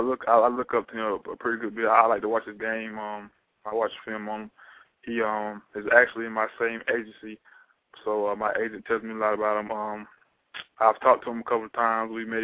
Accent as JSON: {"language": "English", "region": "South Carolina", "country": "United States", "tie": "born or raised there", "said": "because he's from my hometown also. So, he's from South Carolina, so we're pretty close."}